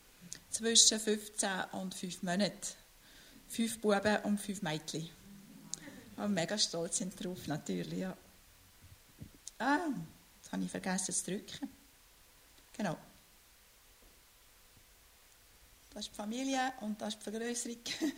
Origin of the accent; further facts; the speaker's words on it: Valais, Switzerland; wir haben dort, wo ich aufgewachsen bin, ich bin Walliserin ursprünglich, haben wir 2 Kirchen gehabt im Dorf.